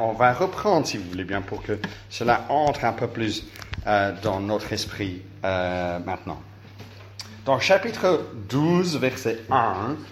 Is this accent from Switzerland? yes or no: yes; Switzerland; Je suis suisse